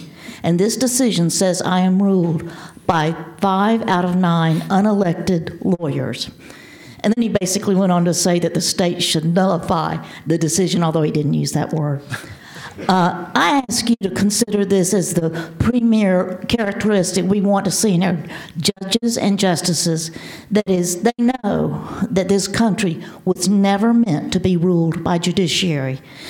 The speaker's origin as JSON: {"language": "English", "town": "Houston", "region": "Texas", "country": "United States", "said": "from Houston, Texas."}